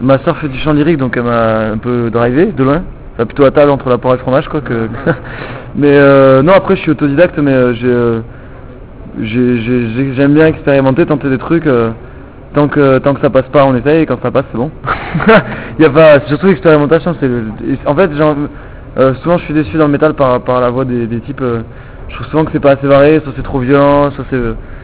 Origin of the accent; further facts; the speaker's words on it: Toulouse, Occitanie, France; un des endroits où on a été le moins bien accueilli, c'est chez nous à Toulouse, quoi.